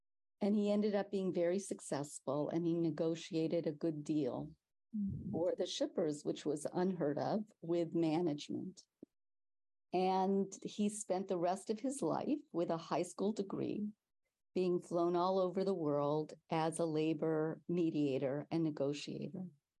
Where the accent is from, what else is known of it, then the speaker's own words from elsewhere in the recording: Los Angeles, California, United States; And the way I got connected to the Catholic worker and Dorothy Day was growing up in Los Angeles.